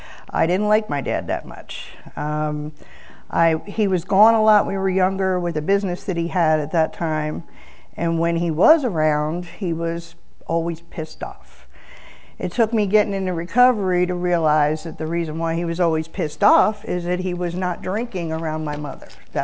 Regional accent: Philadelphia, Pennsylvania, United States; But I grew up, born and raised in Philly. My childhood was not normal. I grew up Catholic school, strict Catholic parents.

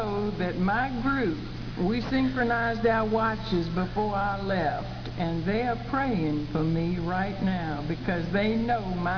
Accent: Virginia Beach, Virginia, United States; I'm not from Myrtle Beach. I'm from Virginia Beach, Virginia.

